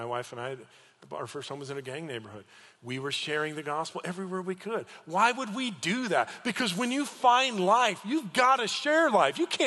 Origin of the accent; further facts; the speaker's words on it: Chicago, Illinois, United States; I'm from Chicago. Like, our team suck. I mean, I love Chicago